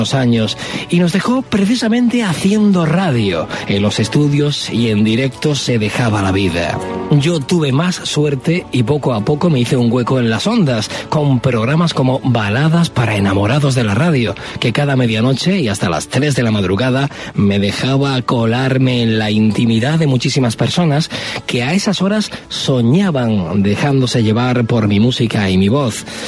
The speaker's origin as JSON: {"language": "Spanish", "town": "Almería", "region": "Andalusia", "country": "Spain", "also_born_or_lived": "Madrid", "said": "pero además toda mi vida profesional ha sido en esta casa, Almería, Madrid y otra vez mi tierra."}